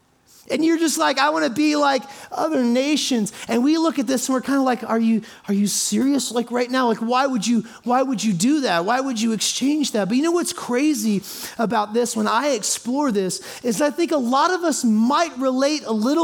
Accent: Indianapolis, Indiana, United States; I grew up in Indianapolis, and Indianapolis is Indiana, and Indiana is a state.

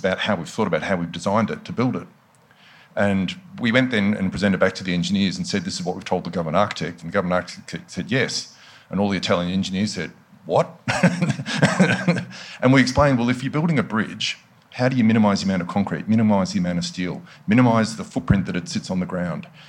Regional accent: Scotland, United Kingdom; I'm not Noongar. I'm Scottish.

